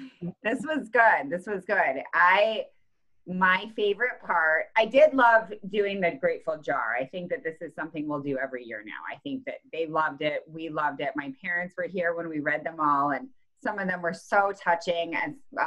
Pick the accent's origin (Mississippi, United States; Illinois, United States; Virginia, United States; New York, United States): New York, United States; I'm a busy mom, I'm a New Yorker, I am busy